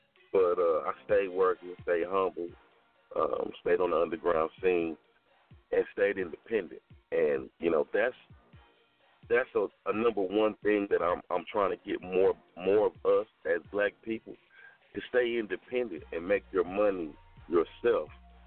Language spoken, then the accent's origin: English; Compton, California, United States; also born or lived in Texarkana, Arkansas / Texarkana, Texas; I was raised in Compton, and I was raised in Texarkana, Arkansas, and Texarkana, Texas, by the way of Dallas.